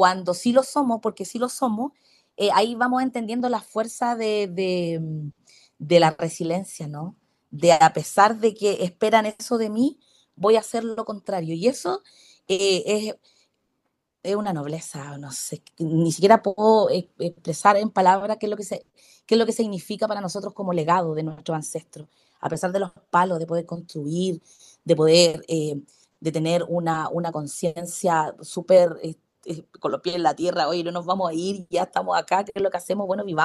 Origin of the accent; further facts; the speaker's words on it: Chile; si soy chilena y no quiero dejar de serlo.